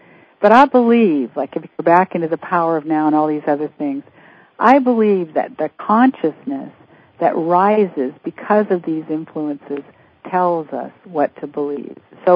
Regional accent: Vancouver, British Columbia, Canada; Well, I used to be from Vancouver.

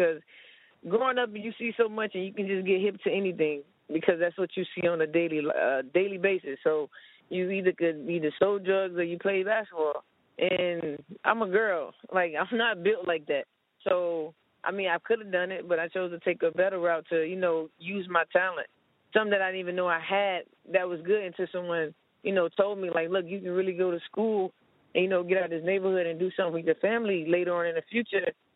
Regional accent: Miami, Florida, United States; No, I grew up in Miami, small town in Miami called Liberty City. The small town. We're going to say small town. We know Miami big.

